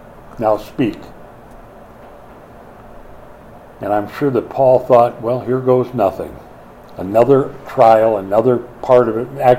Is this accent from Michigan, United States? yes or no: no; Minneapolis, Minnesota, United States; came to my hometown of Minneapolis and built an exclusive Shakespearean theater.